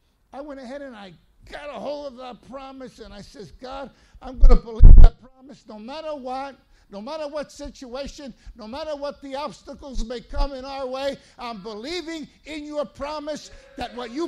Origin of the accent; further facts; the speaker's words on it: New York, United States; So I come from New York, and I don't know anything about Chicanos, and I don't know anything about the language.